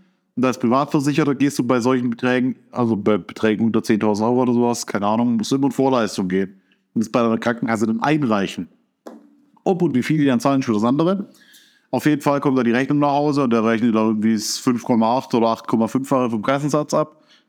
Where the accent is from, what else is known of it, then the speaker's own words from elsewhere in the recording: Baden-Württemberg, Germany; Weil ich bin Schwabe.